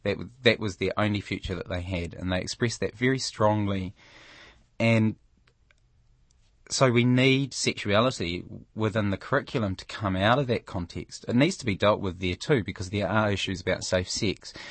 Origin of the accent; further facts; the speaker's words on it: Masterton, Wellington, New Zealand; If I was still growing up in Masterton in the 90s, there's no change.